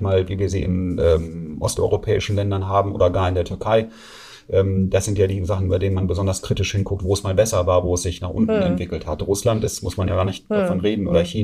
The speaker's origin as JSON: {"language": "German", "town": "Bielefeld", "region": "North Rhine-Westphalia", "country": "Germany", "tie": "born there", "said": "Ich bin eigentlich Bielefeld-Fan als gebürtiger Bielefeld."}